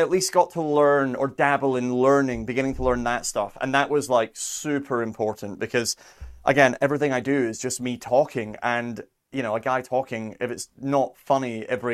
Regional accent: Scotland, United Kingdom; I grew up near Edinburgh. So I had the Edinburgh Festival on my doorstep my entire life, right?

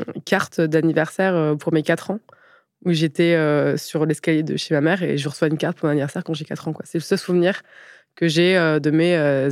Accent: Hauts-de-France, France; born there; Donc, je suis née en Picardie, dans l'Aisne, en 1989.

